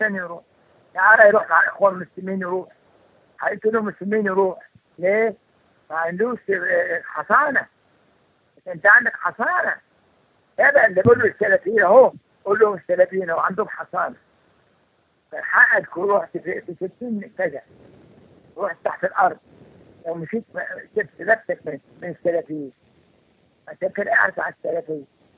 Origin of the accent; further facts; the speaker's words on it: Egypt; لما جينا البابا زمان عندنا في مصر هنا.